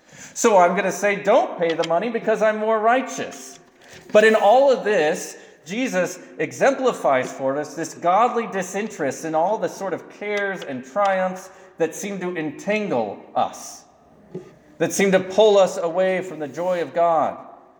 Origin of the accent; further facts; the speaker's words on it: Lewiston, Idaho, United States; Like, I was raised in Lewiston. I get the Western man personality.